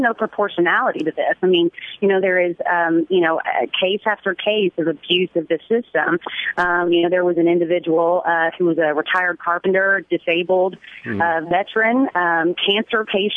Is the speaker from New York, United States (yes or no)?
no; Kentucky, United States; I have a background in conservative Republican politics. I'm from Kentucky.